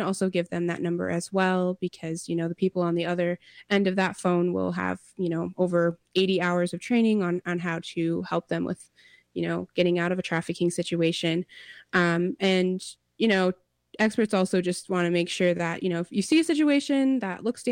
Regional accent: Rosebud, South Dakota, United States; also born or lived in Minnesota; I come from the Sichangu Lakota people from Rosebud, South Dakota, as well as the White Earth people from northern Minnesota.

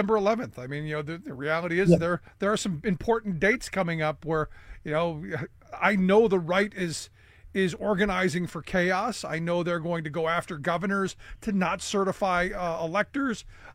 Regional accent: Cleveland, Ohio, United States; Yeah. Look, I grew up in Cleveland. I defend the city.

